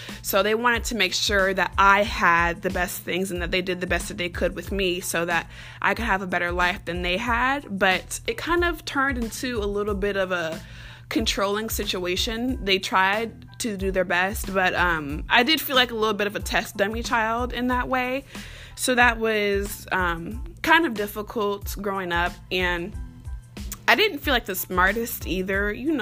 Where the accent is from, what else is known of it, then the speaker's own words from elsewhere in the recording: Iowa City, Iowa, United States; also born or lived in Inglewood; I was born in Inglewood, so ain't nobody gonna tell me otherwise. I did leave a little bit early, though. My mom, my brother, and myself, we left when I was about 9 years old and moved to little old Iowa City.